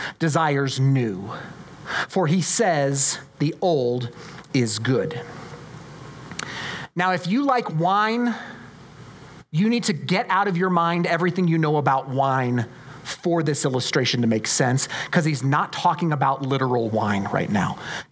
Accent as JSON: {"language": "English", "town": "Colorado Springs", "region": "Colorado", "country": "United States", "tie": "born or raised there", "said": "I was raised in Colorado Springs, and as a kid, back in the 80s and the 90s, when I was a kid, there was a place in the Springs that was seared into my memory."}